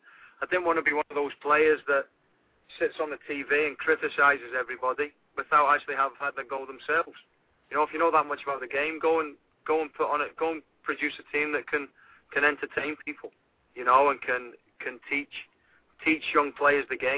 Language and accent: English; Scotland, United Kingdom; moved away as an adult; now in Houston, United States; I came over in August, and it was I came from Scotland, and it was, I mean, it was a culture shock to me going into the middle of the summer in Houston, coming from the climate in the UK.